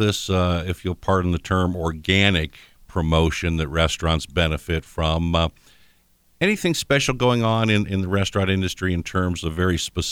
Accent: Kenton, Ohio, United States; Back in the day, I grew up in Kenton, so your restaurant choices were pretty small.

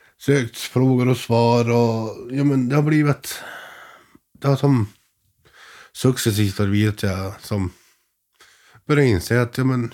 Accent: Sweden; Jag är svensk och talar svenska.

